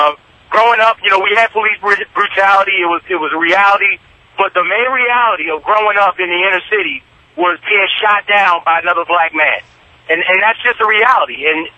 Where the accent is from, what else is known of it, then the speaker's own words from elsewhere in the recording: Baltimore, Maryland, United States; I like to preface my comments by first saying that I'm a young black man. I grew up in Baltimore, Maryland, my whole life.